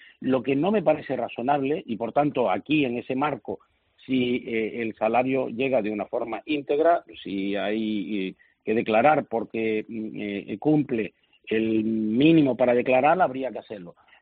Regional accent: Canary Islands, Spain; los canarios somos españoles

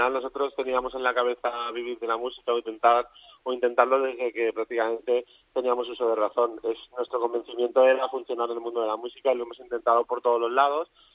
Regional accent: Valencian Community, Spain; somos valencianos, de la terreta, como decimos nosotros

